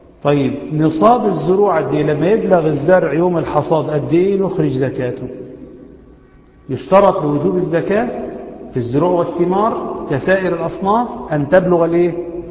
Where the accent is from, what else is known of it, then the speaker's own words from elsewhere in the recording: Egypt; بالكيلو جرام الفرنسي اللي احنا بنستعمله عندنا في مصر حوالي 612 كيلو